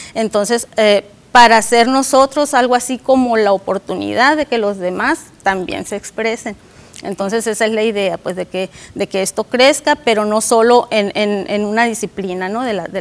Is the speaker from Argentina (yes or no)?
no; Hermosillo, Sonora, Mexico; venimos de Hermosillo, somos un colectivo que se formó allá.